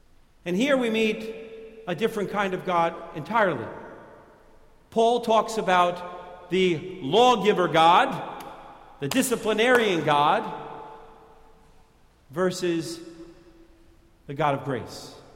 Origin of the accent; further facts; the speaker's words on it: New York, United States; accent: New York; I'm going to use my New York accent to its best ability here.